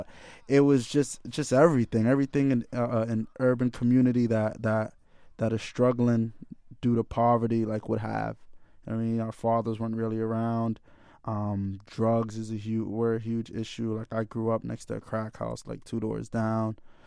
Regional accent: Boston, Massachusetts, United States; I grew up in Orchard Park, Roxbury, where … and … grew up.

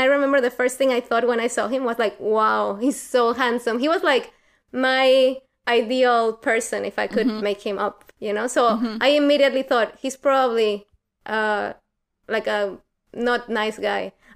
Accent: San Luis Potosí, Mexico; English is a second language; Okay, so I'm from Mexico, as you can hear by my accent. And I come from a city called San Luis Potosí.

